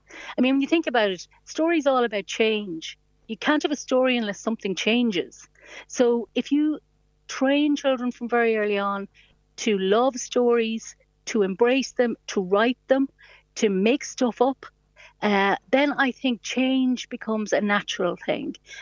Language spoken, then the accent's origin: English; Ireland; days like today, I'm so happy I'm Irish, because I think we have a great respect for storytelling and literature.